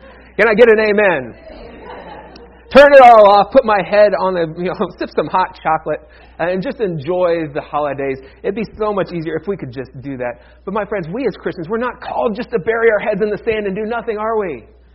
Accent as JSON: {"language": "English", "region": "Ohio", "country": "United States", "tie": "born or raised there", "said": "from my home state of Ohio. So I feel like I'm doubly in the middle of this. Not only is it in my backyard here, but that hatred came out of my hometown."}